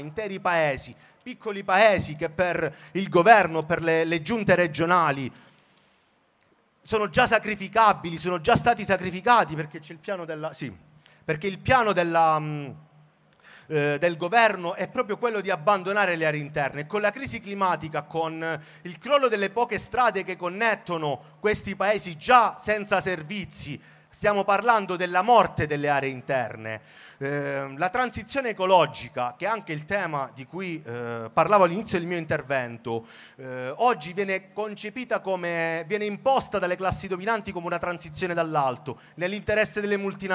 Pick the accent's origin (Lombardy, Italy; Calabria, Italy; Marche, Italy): Calabria, Italy; Corigliano Calabro; io sono di Corigliano Calabro, oggi Corigliano Rossano, la mia zona è stata una di quelle più colpite dal ciclone Ulrike, con l'esondazione del Crati.